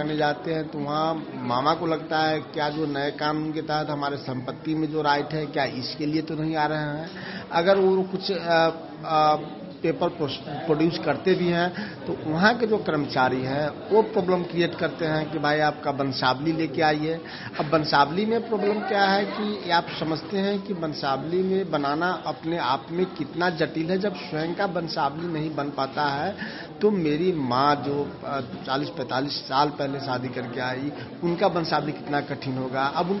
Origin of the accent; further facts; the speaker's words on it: Bihar, India; हम नेपाल बॉर्डर के इलाके से आते हैं, हमारे गांव में हमारी दादी, हमारी कभी चाची, ये सब नेपाल से आई हैं